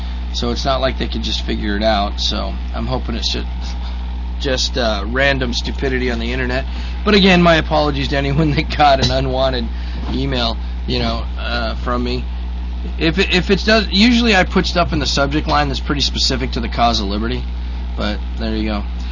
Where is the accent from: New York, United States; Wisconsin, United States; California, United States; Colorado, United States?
Colorado, United States; we didn't have big county-run dumps where I grew up in Colorado.